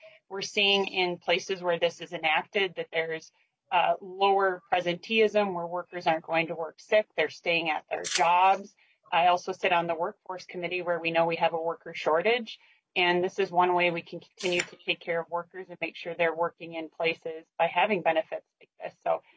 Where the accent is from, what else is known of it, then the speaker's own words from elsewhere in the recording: Duluth, Minnesota, United States; and I'm from Duluth